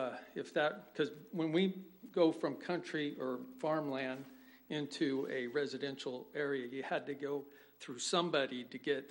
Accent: California, United States; and I come from the Central Valley where there's a lot of ag and stuff

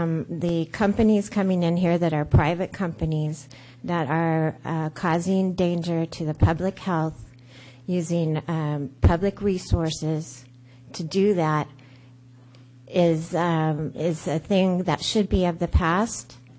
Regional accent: Morro Bay, California, United States; I'm from North Morro Bay here. I'm also part of the Ocean Outfall Group on the Central Coast.

